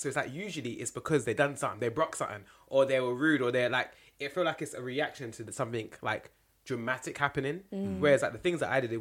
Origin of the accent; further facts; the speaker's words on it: London, United Kingdom; Growing up in East London, growing up in the 90s, and growing up Caribbean